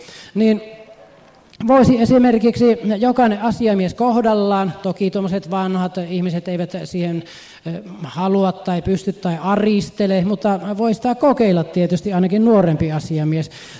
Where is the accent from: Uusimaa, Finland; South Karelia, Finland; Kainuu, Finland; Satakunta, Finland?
South Karelia, Finland; Lappeenranta; te olette todella pohjalaisia ja meidän karjalaisten pitää hävetä. Siis meillä Lappeenrannassa, kun oli vastaava tilaisuus nyt viikko sitten